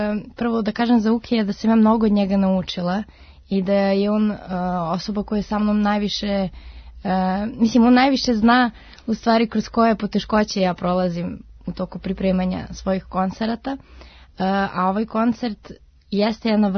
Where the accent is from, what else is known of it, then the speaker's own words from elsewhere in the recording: Belgrade, Serbia; kod nas u Beogradu